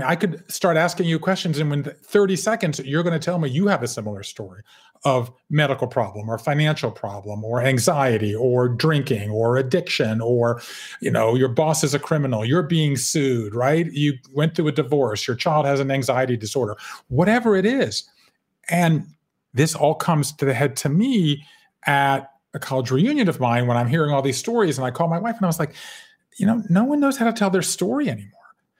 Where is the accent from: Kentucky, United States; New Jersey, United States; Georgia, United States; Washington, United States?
Georgia, United States; Savannah; moved away as an adult; I grew up in Savannah, Georgia. I left there. I went to Yale. I left there. I went to Japan.